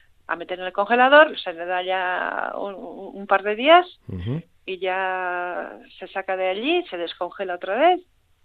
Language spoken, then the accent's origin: Spanish; Hernani, Basque Country, Spain; now in Irura, Spain; yo desde pequeñita he sido de caserío y yo soy nacida de Hernani